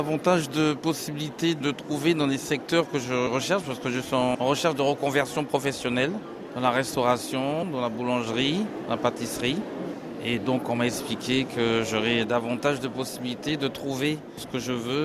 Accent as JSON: {"language": "French", "country": "France", "said": "Je suis français, oui."}